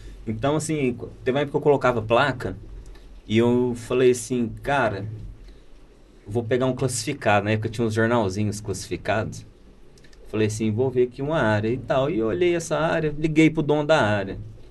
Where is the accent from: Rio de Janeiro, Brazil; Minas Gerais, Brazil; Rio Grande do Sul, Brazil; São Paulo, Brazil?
Minas Gerais, Brazil; Uberlândia; Nascido, criado, estudado, trabalhado em Uberlândia. Eu nasci em Uberlândia